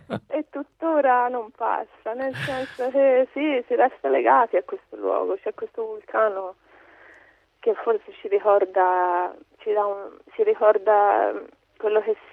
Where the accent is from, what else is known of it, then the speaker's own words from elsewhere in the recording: Tuscany, Italy; now in Stromboli, Italy; Sono toscana e da 3 anni sto tornando in Toscana nell'inverno.